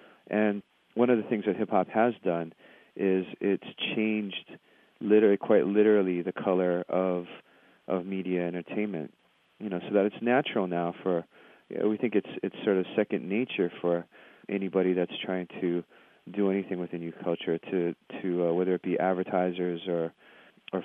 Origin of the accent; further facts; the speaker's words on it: Honolulu, Hawaii, United States; And I grew up in Honolulu, Hawaii, which is, you know, majority, minority state, whatever that means anymore, you know.